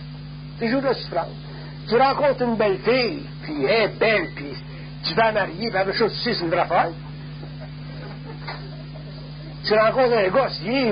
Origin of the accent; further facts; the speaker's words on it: Quebec, Canada; On est des Québécois, nous autres, on est un petit peu entre le vieux monde et le nouveau monde.